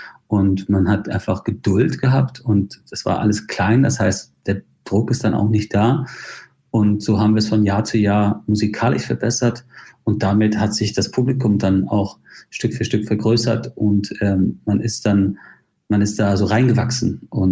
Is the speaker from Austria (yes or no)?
no; Ireland; German is a second language; also born or lived in Spain; Naja, ich bezeichne mich schon als Ire. Ich bin irischer Staatsbürger. Ich bin zwar in Spanien geboren und habe ein sehr verrücktes Leben und habe in vielen Ländern gelebt. Aber ich habe mich in Irland immer zu Hause gefühlt.